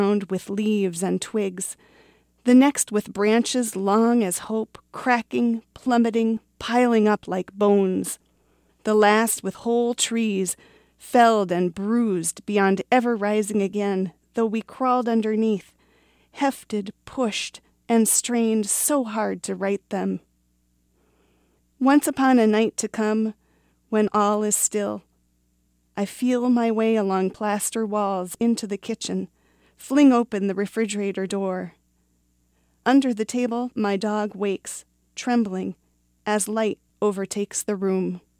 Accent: Duluth, Minnesota, United States; from Duluth, and I will be reading some poems today.

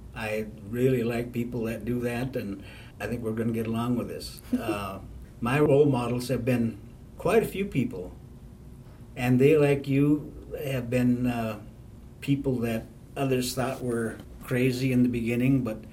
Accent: St. Paul, Minnesota, United States; born there; I'm originally from White Earth. My family is. I was born in St. Paul, and I've lived all over the country, and I grew up all over the country, and I'm still growing.

